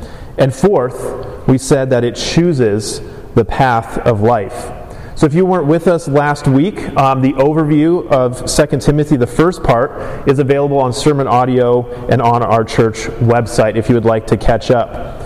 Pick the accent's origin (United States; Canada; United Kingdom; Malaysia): Malaysia; growing up in Malaysia, where I grew up as a missionary kid